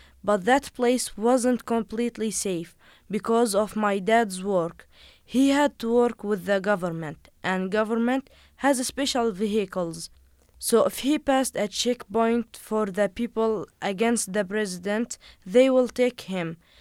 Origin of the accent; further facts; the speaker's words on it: Damascus, Damascus Governorate, Syria; English is a second language; I was born and raised in Damascus. I am 15 years old.